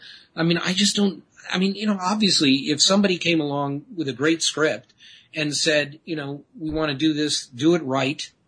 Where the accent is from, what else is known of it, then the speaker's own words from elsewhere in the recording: Detroit, Michigan, United States; I'm from Detroit, so Motown was always playing.